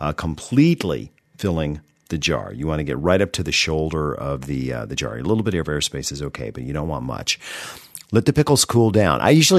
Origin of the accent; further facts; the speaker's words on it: Georgia, United States; also born or lived in California; I'm from Georgia. Confession. I mean, I was born in California, but my mom and my dad were from Georgia, and they moved to California on their honeymoon, and they had me, and then they came back when I was like 8 years old.